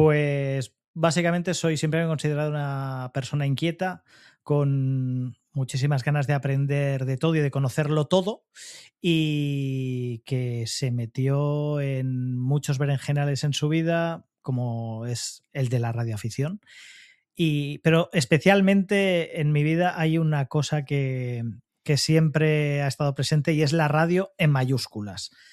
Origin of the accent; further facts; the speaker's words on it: Barcelona, Catalonia, Spain; moved away as an adult; now in Pontevedra, Spain; yo nací en Barcelona y estuve en Barcelona hasta los 38 años aproximadamente, en momento en el cual me vine a vivir a Galicia, a Pontevedra